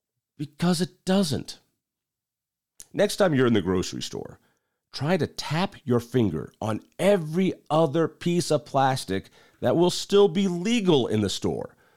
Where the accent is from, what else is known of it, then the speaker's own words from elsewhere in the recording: Littleton, Colorado, United States; when I moved there from Littleton, where I grew up, Boulder had a groovy, you be you, baby attitude